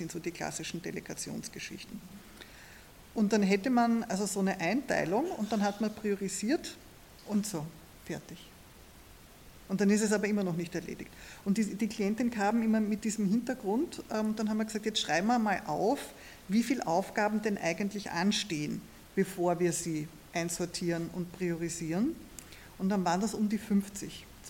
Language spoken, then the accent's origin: German; Vienna, Austria; ich bin in Wien aufgewachsen, in der Stadt